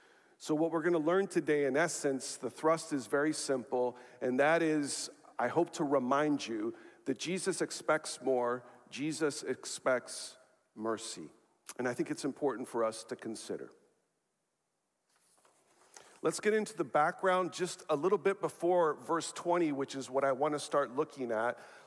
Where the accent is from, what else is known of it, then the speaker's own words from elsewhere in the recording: Chile; As to where I'm from, I'm not too sure about that. I was born and raised in Chile to an American father and a Canadian mother.